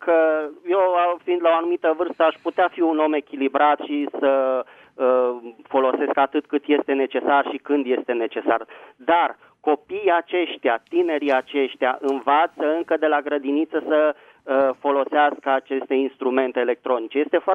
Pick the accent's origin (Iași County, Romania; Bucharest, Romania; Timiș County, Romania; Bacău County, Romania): Bucharest, Romania; din București